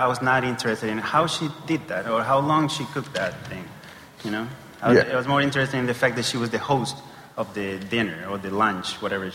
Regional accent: Chile; I'm from Chile.

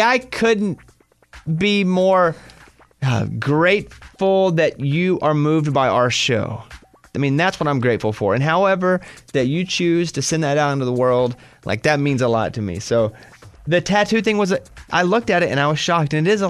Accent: Mountain Pine, Arkansas, United States; In my hometown of Mountain Pine, Arkansas, population 700. We don't have a lot, but I'm proud of my town.

